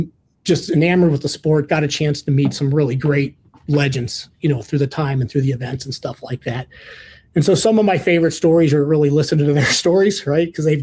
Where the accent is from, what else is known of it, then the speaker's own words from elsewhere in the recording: Ohio, United States; I grew up in the Midwest in Ohio. I didn't start playing hockey until I was later in my life.